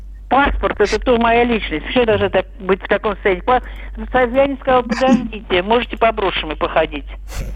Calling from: Moscow, Russia; Добрый день, я из Москвы.

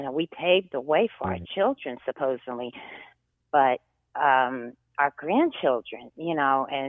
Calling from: Cherry Hill, New Jersey, United States; I'm calling from Cherry Hill, New Jersey.

